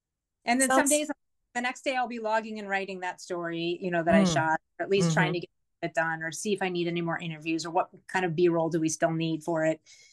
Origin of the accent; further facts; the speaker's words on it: Youngstown, Ohio, United States; And growing up in Youngstown, you're either a Browns fan or a Steelers fan. And so I just grew up in a heavily football community.